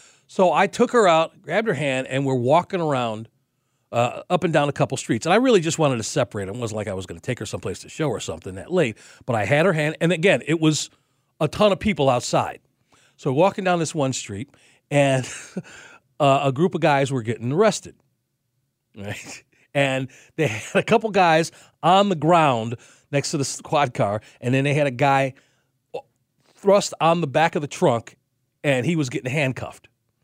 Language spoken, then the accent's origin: English; Chicago, Illinois, United States; the kids as since we've been together is regularly go up to Chicago, right? And I show them around my hometown.